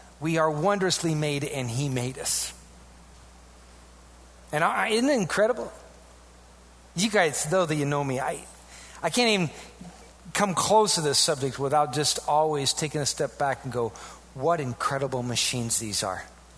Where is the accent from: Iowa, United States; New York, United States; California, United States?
Iowa, United States; Now, mind you, I grew up in Iowa. There wasn't a lot to do.